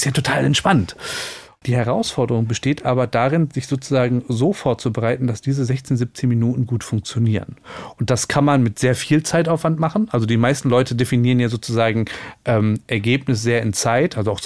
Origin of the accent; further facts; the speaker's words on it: Göttingen, Lower Saxony, Germany; Und ich bin in Göttingen geboren und aufgewachsen.